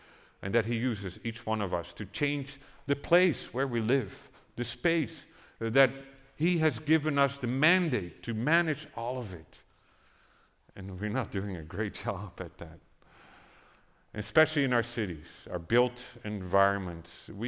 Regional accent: Netherlands; I feel like, oh, this is like the days I grew up in Holland feels like what you're experiencing here today.

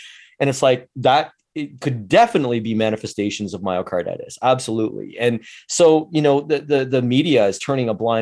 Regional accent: Canada; But we are proud of being Canadian, and we're proud of that as well.

